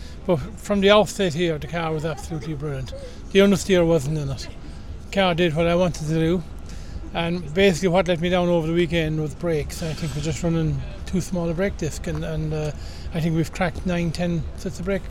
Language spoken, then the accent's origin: English; Ireland; I'm still an Irishman at the end of the day.